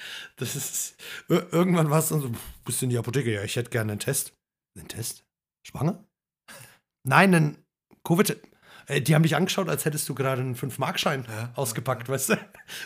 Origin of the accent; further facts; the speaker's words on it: Slovenia; Das Lustige ist, in meinem Heimatland, Slowenien, da durften die teilweise nicht mal ihren Heimatort verlassen mit dem Auto.